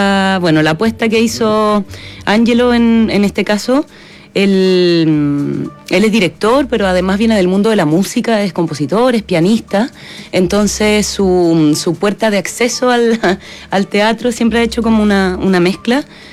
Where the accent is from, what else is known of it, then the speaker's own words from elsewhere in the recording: Magallanes, Chile; de magallánica ya soy la peor magallánica, me queda poco